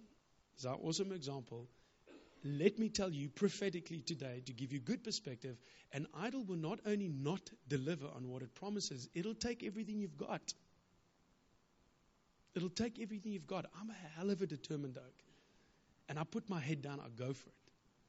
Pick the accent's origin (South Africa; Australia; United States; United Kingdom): South Africa; I'm a kippie from South Africa.